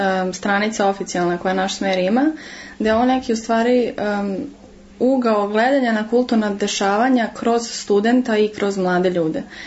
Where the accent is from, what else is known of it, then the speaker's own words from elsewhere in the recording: Novi Sad, Vojvodina, Serbia; ja dolazim iz Novog Sada